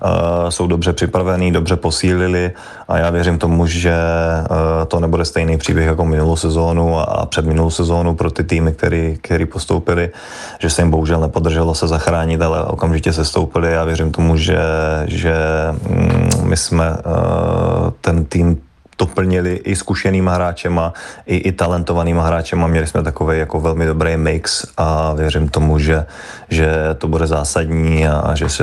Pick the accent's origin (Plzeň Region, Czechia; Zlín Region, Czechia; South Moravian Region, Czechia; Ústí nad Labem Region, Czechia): South Moravian Region, Czechia; Brno; My jsme oba původem z Brna, takže jsme si hnedka rozuměli.